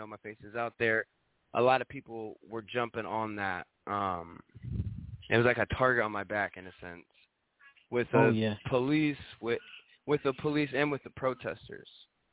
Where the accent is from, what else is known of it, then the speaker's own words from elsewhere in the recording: Eugene, Oregon, United States; I'm from Eugene, Oregon, out of the Pacific Northwest.